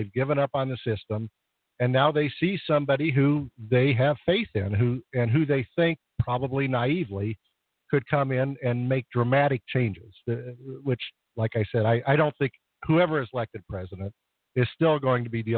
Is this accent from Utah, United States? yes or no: no; Colorado, United States; when you have Colorado, which is, you know, my home state, I love it. My family still lives there.